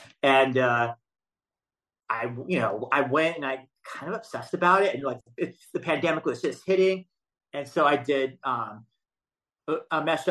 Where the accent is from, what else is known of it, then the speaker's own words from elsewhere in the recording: Los Angeles, California, United States; Like, you know, for me, I'm from Los Angeles.